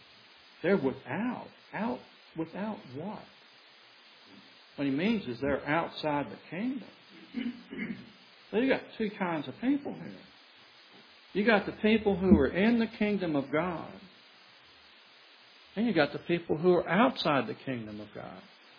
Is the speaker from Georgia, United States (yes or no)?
no; West Virginia, United States; And this lady, who was from my hometown in West Virginia, actually, asked the question, where'd that cake come from?